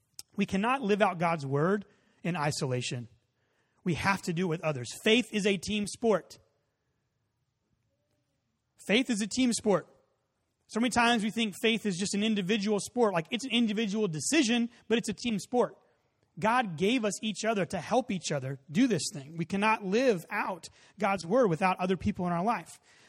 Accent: Dallas, Texas, United States; born there; also born or lived in Colorado / Oregon / California; I was born in Dallas.

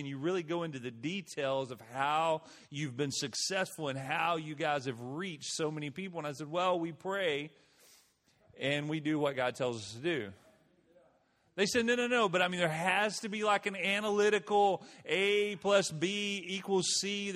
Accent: Alabama, United States; I grew up just over the mountain here. I grew up in just outside of Aniana, Alabama. And this is home for me.

